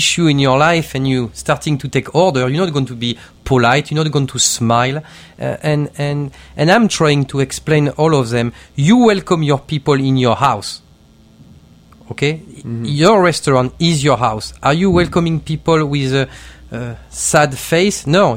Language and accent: English; Marseille, Provence-Alpes-Côte d'Azur, France; English is a second language; also born or lived in England; now in United States; I'm from Marseille, mm-hmm. okay? So it's not too far away from Italy.